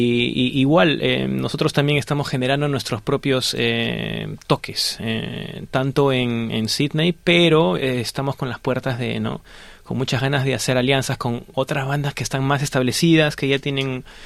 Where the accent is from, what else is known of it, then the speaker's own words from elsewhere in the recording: Peru; yo soy de Perú.